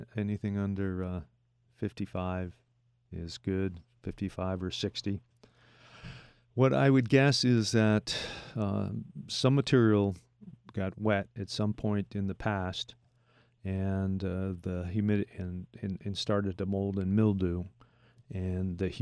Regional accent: Potsdam, New York, United States; Potsdam Sandstone, that's my hometown, Potsdam.

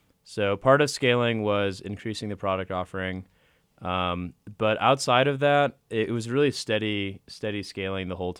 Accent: Chicago, Illinois, United States; So we're from Chicago.

